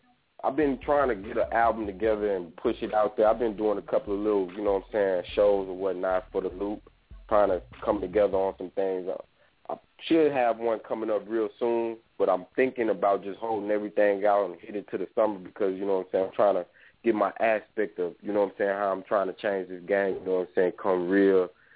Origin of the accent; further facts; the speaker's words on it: Texarkana, United States; also born or lived in California; I was born in Cali, and I was mostly raised down south, you know what I'm saying? But, you know what I'm saying, that's Texarkana